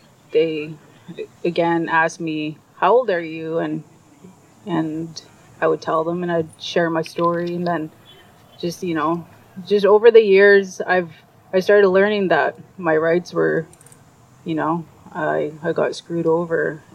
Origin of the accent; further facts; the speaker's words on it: British Columbia, Canada; I come from the Statliam Nation, Bridge River Indian Band, Khoishton. I come from a clan of bear dancers, come from Bear Clan.